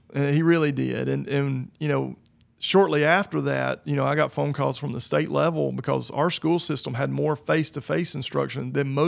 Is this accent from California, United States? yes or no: no; Texas, United States; Because I am from Coleman County and I'm going to continue to live in Coleman County